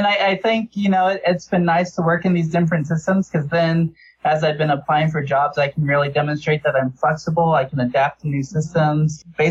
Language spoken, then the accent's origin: English; Mesa, Arizona, United States; So I'm originally from Mesa, Arizona, and I went to college at Kalamazoo College